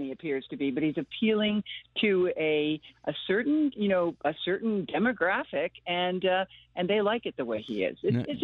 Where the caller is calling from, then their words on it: Falls Village, Connecticut, United States; I'm actually an American living abroad in Canada, but we maintain a house here still. So I'm in Falls Village